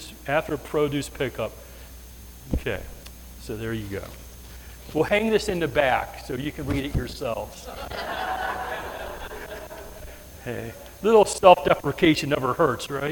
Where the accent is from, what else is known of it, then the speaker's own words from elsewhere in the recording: West Virginia, United States; I am from West Virginia, right?